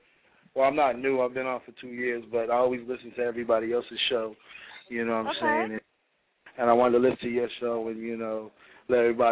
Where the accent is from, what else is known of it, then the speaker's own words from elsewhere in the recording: New York, United States; now in Florida, United States; I'm based out of Florida. I'm originally from New York, but I'm from Florida. So, you know, I'm down here in Florida.